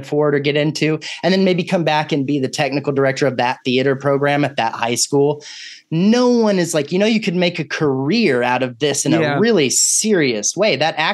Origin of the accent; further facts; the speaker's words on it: Austin, Texas, United States; I grew up in Texas myself, in Austin for the most part.